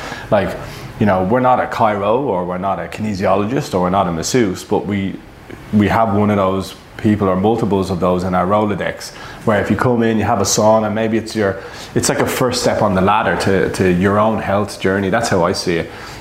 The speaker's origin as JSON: {"language": "English", "town": "Dublin", "region": "Leinster", "country": "Ireland", "moved": "as an adult", "lives_now": "Australia", "said": "Coming from Dublin, where I'm from"}